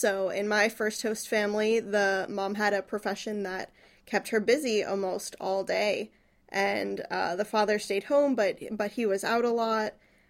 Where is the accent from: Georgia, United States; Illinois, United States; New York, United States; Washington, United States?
New York, United States; I am from New York. I live a little bit more than 800 miles away from Valpo.